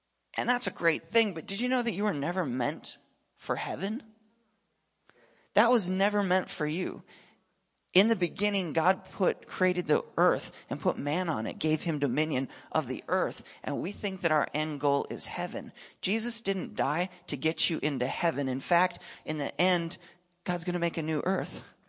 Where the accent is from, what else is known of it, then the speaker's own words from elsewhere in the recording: Nashville, Tennessee, United States; We're from Nashville, Tennessee.